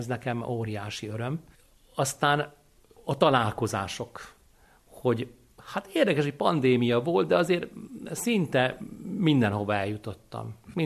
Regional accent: Hungary; Mondtam, hogy én Magyarországról vagyok

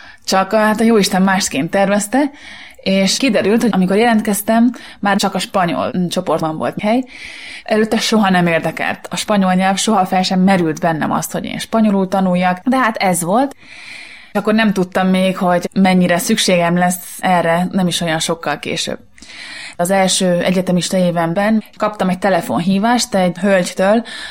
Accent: Győr, Győr-Moson-Sopron, Hungary; Győri származású vagyok, a szüleim még most is ott élnek, és ott nőttem fel, ott jártam iskolába, ott végeztem el a középiskolát.

